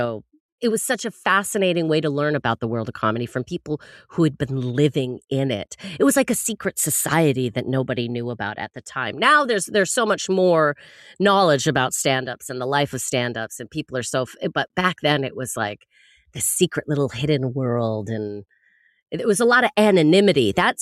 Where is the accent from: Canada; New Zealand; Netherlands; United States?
Canada; as a Canadian, we grew up on this